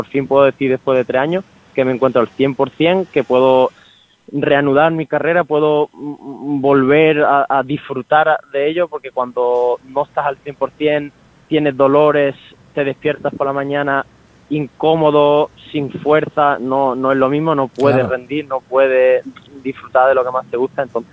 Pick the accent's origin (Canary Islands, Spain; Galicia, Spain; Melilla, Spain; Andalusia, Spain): Andalusia, Spain; Málaga; Hombre, claro, yo al final soy de aquí, yo soy del Málaga.